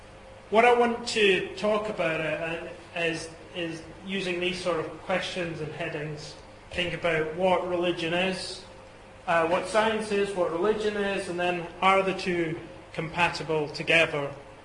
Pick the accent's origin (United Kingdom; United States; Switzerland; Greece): United Kingdom; Dundee, Scotland; accent: Scottish; You may be picking up a Scottish accent. If you are, that's correct. I am Scottish. I was born up north in Dundee, city of Dundee, if that's familiar to anyone. I brought up in a Christian home about 30 minutes north of their drive